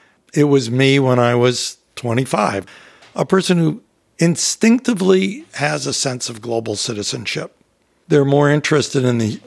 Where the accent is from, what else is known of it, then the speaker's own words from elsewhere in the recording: United States; the American government, which is the one I feel comfortable knowing about and criticizing because I'm an American.